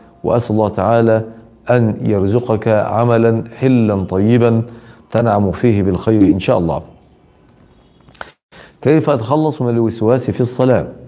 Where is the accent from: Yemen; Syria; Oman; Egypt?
Syria; Damascus, Damascus Governorate; now in Germany; أعيش في ألمانيا وأنا من دمشق